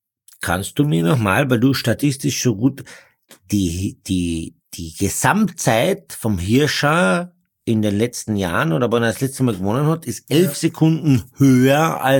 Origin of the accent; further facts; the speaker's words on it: Austria; bei uns in Österreich